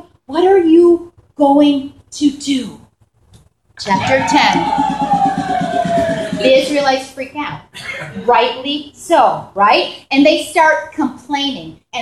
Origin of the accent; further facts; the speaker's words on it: New York, United States; You know, I'm from New York, right?